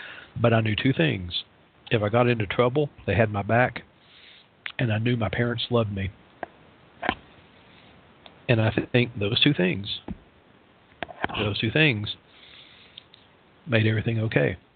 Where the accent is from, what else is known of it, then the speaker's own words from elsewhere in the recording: Tennessee, United States; Now, bear in mind that I come from the part of the country that outlawed evolution. I come from East Tennessee.